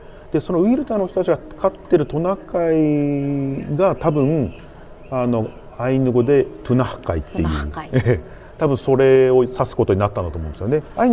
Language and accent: Japanese; Hokkaido, Japan; 私が生まれ育ったオホーツク海沿岸の